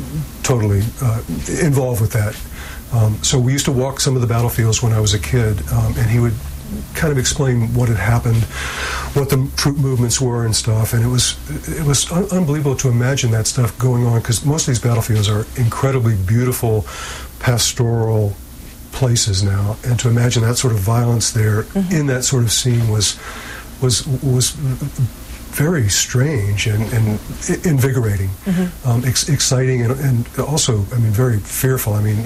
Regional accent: the South, United States; basically I'm from the South, even though we moved all around in different places. So the pride in the South is also another sort of funny thing, because we're Americans, but we have pride locally as well.

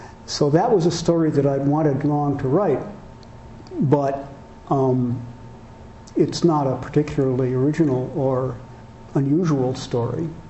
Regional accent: Midwest, United States; now in Putney, United States; I'm from the Midwest. But I had always wanted to live in a rural setting with forests and fields and such like, and so I was eager to give it a try, and we came up, me with a freelance job, and moved up to Putney, Vermont.

